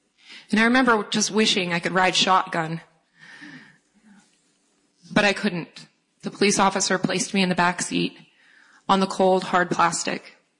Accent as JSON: {"language": "English", "region": "Montana", "country": "United States", "tie": "born there", "said": "I was born on the Blackfeet Reservation here in Montana."}